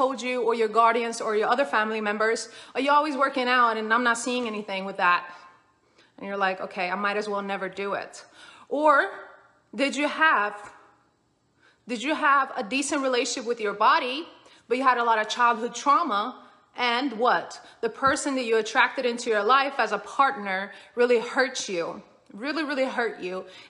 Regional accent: Sweden; We would travel, because I grew up in Sweden. We would travel to Croatia and Bosnia every summer

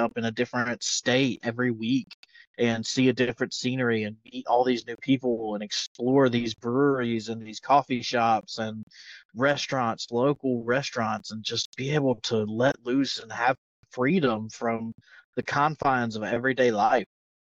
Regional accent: Leland, North Carolina, United States; I am a Leland born and raised native, Leland, North Carolina, and which is about 15 minutes from Wilmington, North Carolina, 15 minutes from the coastline.

